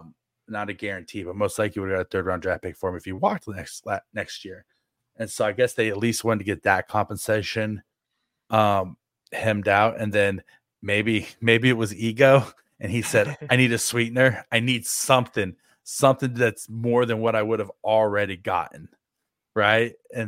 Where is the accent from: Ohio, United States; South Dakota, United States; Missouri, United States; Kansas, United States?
Kansas, United States; born there; a little known fact about me is that I was born on September 4th, 1981 at Shawnee Mission Medical Center.